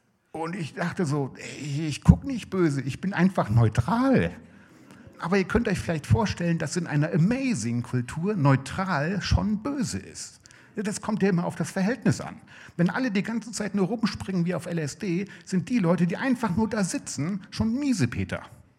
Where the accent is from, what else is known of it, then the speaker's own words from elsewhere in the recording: Siegen, North Rhine-Westphalia, Germany; 1990 hat sich in Siegen, also da, wo ich herkomme, eine neue Gemeinde gegründet, die Calvary Chapel.